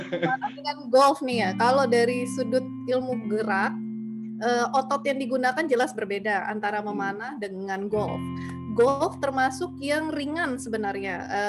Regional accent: Java, Indonesia; Sebenarnya aslinya Bugis, cuman lama tinggal waktu dulu ayah almarhum dinas berpindah-pindah, lama tinggal di Jawa gitu. Jadi bahasanya masih suka ke bawah. Waktu kecilnya justru di Jawa gitu.

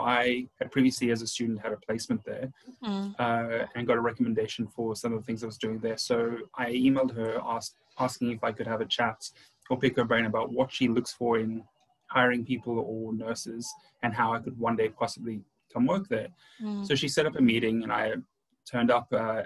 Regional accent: South Africa; also born or lived in Adelaide, Australia / Brisbane, Australia; now in Australia; I lived in Adelaide. So I have a bit of an accent. I'm from South Africa originally, but immigrated to Australia, and then we moved to Adelaide

